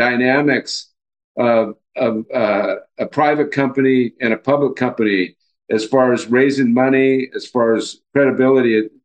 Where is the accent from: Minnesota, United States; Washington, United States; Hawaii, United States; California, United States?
Washington, United States; Seattle; I'm from Seattle, and most of the companies up there, they're all private